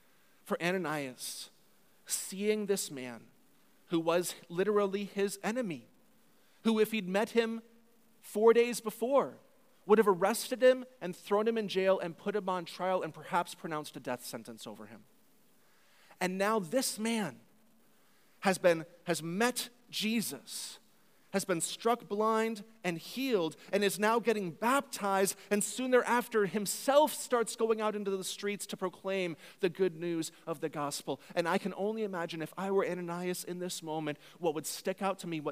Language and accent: English; Houston, Texas, United States; I grew up in Houston, Texas. And growing up in Texas, everybody around me was a Christian